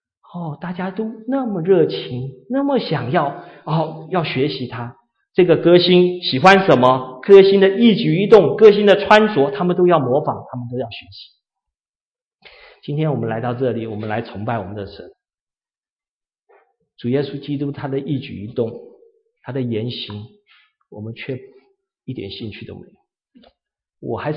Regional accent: Taiwan; 我小时候我是在台湾长大。我们在台湾的时候，那时候我年轻的时候啊，很小，大概40年前。

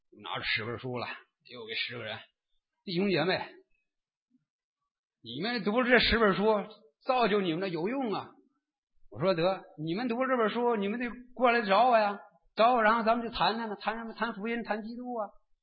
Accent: Beijing, China; 大家知道我是从北京来的啊，我在六年前的时候呢，我在北京的时候

